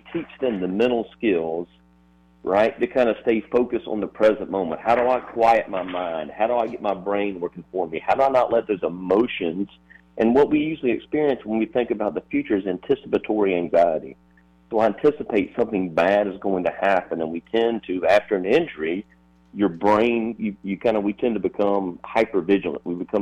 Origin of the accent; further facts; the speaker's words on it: South Carolina, United States; You hit Highway 15. I grew up on Highway 15.